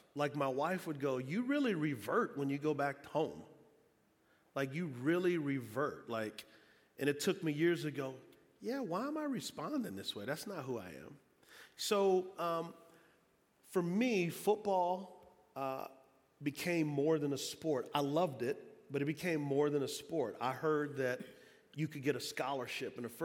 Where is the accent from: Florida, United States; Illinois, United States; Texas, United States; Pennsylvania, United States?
Texas, United States; San Antonio; Well, so I grew up in San Antonio, Texas. I grew up on what's called a West Side, and a lot of it's been gentrified now.